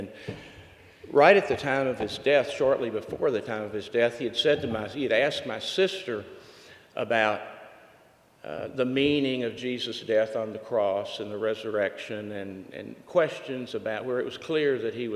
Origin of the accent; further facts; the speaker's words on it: Houston, Texas, United States; When I grew up in Houston, my dad took care of an elderly lady outside of Houston